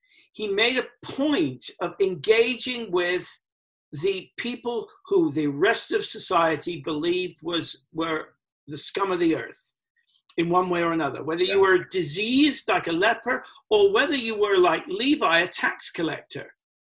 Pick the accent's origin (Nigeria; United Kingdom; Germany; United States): United Kingdom; England; I'm learning history that I never knew before, partly because I came from England